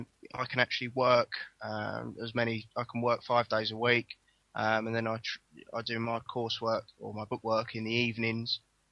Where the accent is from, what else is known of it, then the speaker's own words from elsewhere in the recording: Ashford, South East England, United Kingdom; I'm from Ashford, Kent